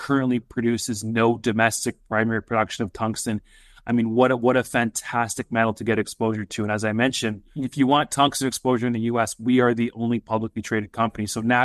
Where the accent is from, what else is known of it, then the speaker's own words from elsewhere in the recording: Canada; accent: Canadian; Well, you mentioned my Canadian accent there, Kevin, so I'll just quickly touch on that. A lot of people actually confuse me for an American when they first hear me talk.